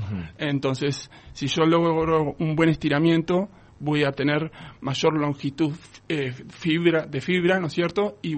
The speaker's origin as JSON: {"language": "Spanish", "town": "General Alvear", "region": "Mendoza", "country": "Argentina", "said": "Bueno, mira, yo soy de General Alvear, ajá, Mendoza."}